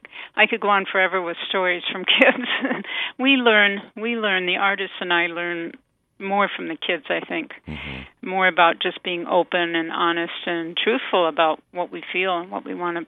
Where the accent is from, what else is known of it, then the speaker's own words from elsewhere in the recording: White Bear Lake, Minnesota, United States; also born or lived in Portland / Italy; Well, actually, I grew up in Minnesota, White Bear Lake, Minnesota. And after that, I attended the university there for a while in Minneapolis and moved to the West Coast, the East Coast, finished my schooling in Portland, Oregon, went to Italy to do some schooling.